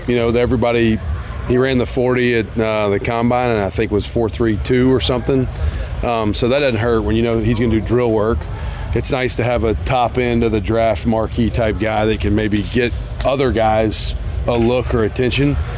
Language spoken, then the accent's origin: English; Huntsville, Alabama, United States; I grew up in Huntsville.